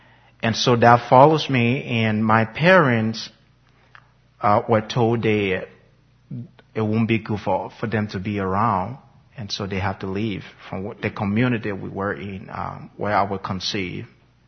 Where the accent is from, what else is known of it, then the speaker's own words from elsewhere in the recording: Monrovia, Montserrado, Liberia; born there; And I was born in Monrovia, in a very small community. And I am from a tribe called the Bere tribe. It's spelled K-P-E-L-L.